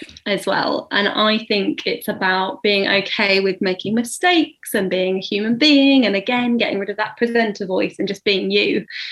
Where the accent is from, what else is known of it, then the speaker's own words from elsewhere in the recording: United Kingdom; Yes, we're British and we're always talking about the weather